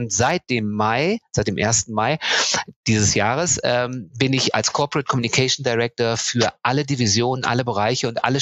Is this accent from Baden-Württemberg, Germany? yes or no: no; North Rhine-Westphalia, Germany; Geboren und aufgewachsen bin ich in Ostwestfalen. Ich bin verheiratet, meine Frau ist Holländerin.